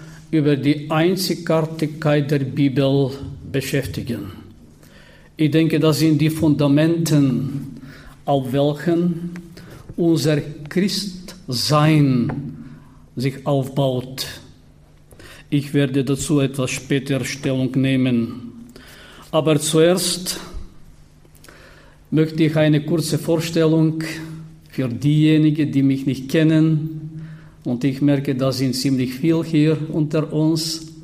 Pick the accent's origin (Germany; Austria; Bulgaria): Bulgaria; German is a second language; wie ihr gehört habt, komme ich aus Bulgarien, ziemlich weit weg von hier. Ich besuche ihr Land, Deutschland, seit über 35 Jahren.